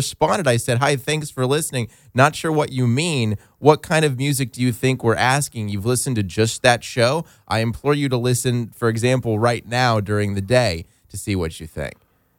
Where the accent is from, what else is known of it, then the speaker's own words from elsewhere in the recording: Tucson, Arizona, United States; In my hometown of Tucson, a new station just started called Downtown Radio.